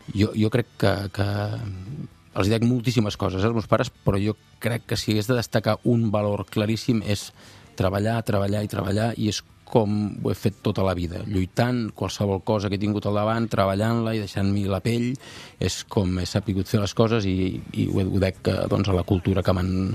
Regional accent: Sant Joan Despí, Catalonia, Spain; also born or lived in Molins de Rei; néixer a Molins de Rei, a la clínica del Sacre Cor de Molins de Rei, que és on naixíem tots els nens de la meva època de la comarca, perquè és on hi havia la clínica, però bueno, soc de Sant Joan d'Espí, la família vivia allà a Sant Joan d'Espí

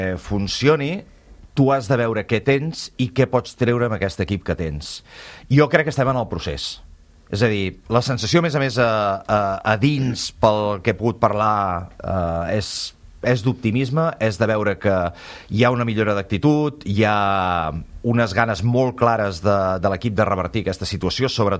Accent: Sant Feliu, Catalonia, Spain; also born or lived in Girona; now in Olot, Spain; Soc nascut físicament a la Clínica Girona, però sóc de Sant Feliu perquè tota la meva família és de Sant Feliu i fa 22 anys que visc a Olot.

